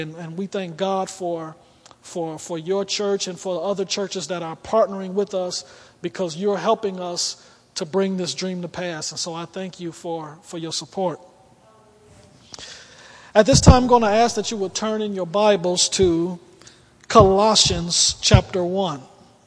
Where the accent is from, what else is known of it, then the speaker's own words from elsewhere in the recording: Detroit, Michigan, United States; I grew up in Detroit, and my life was typical of what you see with so many young African-American men growing up in the city of Detroit.